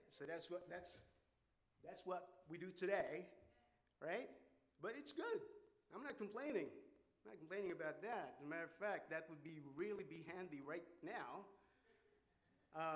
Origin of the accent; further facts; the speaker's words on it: Philippines; I was born in the Philippines, spent most of my boyhood there.